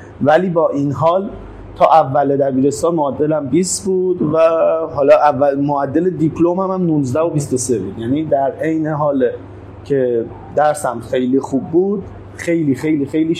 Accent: Dezful, Khuzestan, Iran; اولین کلینیکمون رو تو شهر دسفول تأسیس کردیم، چون حالا شهر خودم هست

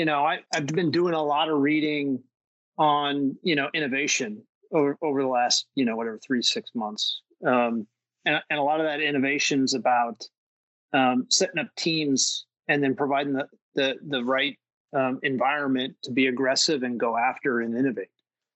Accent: California, United States; I grew up in California in the 70s and the 80s.

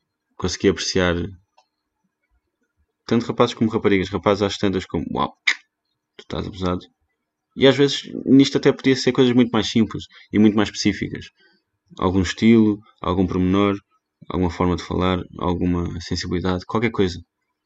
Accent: Portugal; foi o facto de estar lá, ser de Portugal, a maior parte deles, ou sou da Alemanha, ou sou de outro sítio qualquer, não fazem a mínima ideia de onde é que eu vim

